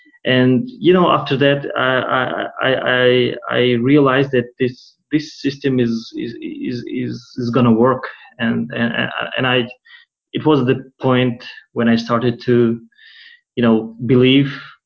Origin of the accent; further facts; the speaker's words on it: Tajikistan; now in Russia; Well, I'm not actually a Russian guy. I moved to Russia like 15 years ago. I'm originally from Tajikistan. It's the country it's a south border. It's a former USSR republic. So I moved to Russia like 15 years ago, and I graduated university here